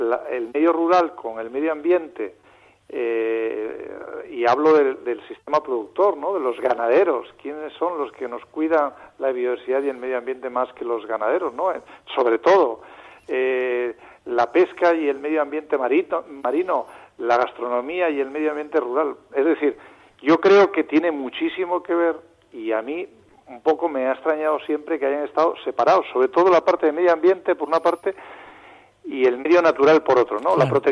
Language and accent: Spanish; Ongallo, Cantabria, Spain; Es parte del municipio de Suances, está en el centro geográfico del municipio donde nací, en Ongallo. Nací allí, soy muy territorial, he vivido toda mi vida y allí estoy criando a mis hijos.